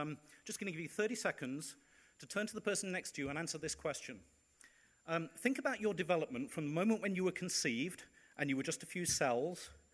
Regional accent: United Kingdom; now in United States; I'm British by origin. I teach in an American university. And when I first moved to the Midwest, I don't look very different from the people in my university.

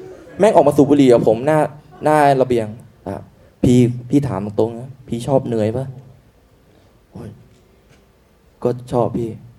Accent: Hat Yai, Songkhla, Thailand; โอ้ผมเด็กใต้ครับเหรอเด็กที่ไหนเนี่ยบอกหัดใหญ่ครับสงขลา

